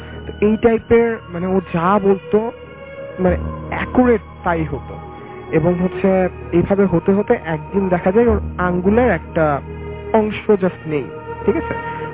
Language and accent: Bangla; Bangladesh; এসেছি বাংলাদেশ থেকে।